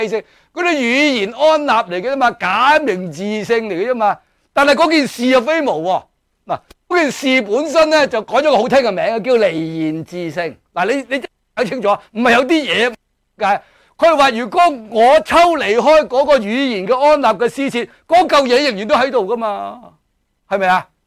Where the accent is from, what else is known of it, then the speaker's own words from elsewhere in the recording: China; 我哋中国人攞杯锤嚟啊